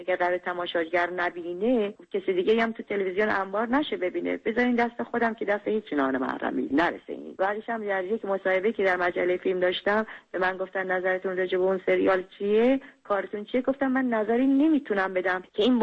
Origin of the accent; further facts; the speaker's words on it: Iran; moved away as an adult; من از ایران اومدم بیرون. پرونده کار سینمایی من در ایران هم بسته شد.